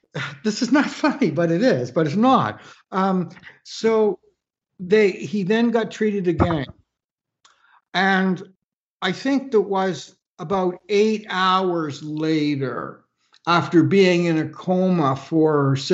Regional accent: Canada; from my perspective as a Canadian, we're all best friends, so.

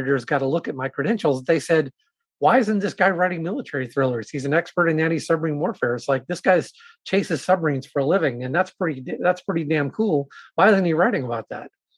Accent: Savannah, Georgia, United States; I grew up in Savannah, Georgia, and I used to like to go down to the waterfront with my dad

